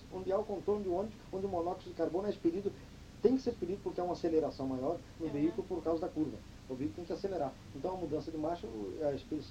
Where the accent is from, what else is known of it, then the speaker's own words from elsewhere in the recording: São Paulo, Brazil; Eu adoro e detesto São Paulo. Adoro, porque eu sou muito paulista, muitíssimo paulista, muitíssimo, vamos frisar bem.